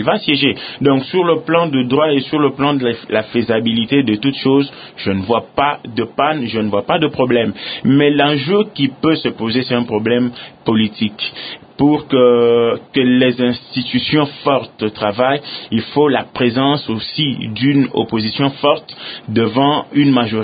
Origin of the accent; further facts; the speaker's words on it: DR Congo; Mais de toute façon, en tant que Congolais, si jamais l'UDPS arrive va me poser la question de savoir quelle attitude peut-elle prendre par rapport à ça.